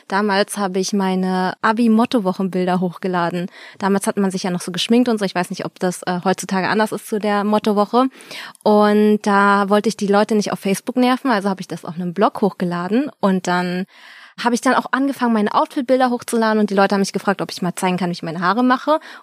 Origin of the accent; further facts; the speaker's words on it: Berlin, Germany; now in Cologne, Germany; ich bin gebürtige Berlinerin